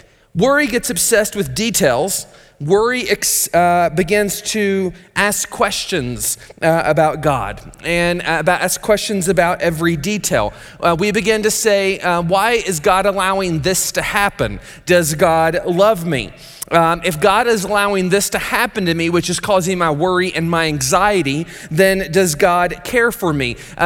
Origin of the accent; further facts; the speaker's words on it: Tennessee, United States; go the 7 hours or so away to Tennessee to plant a church in my hometown.